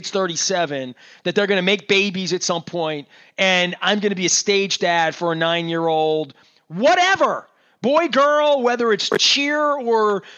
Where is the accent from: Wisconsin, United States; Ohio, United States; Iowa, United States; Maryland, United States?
Maryland, United States; Dundalk; I grew up in Colgate and Dundalk. There's no doubt about it.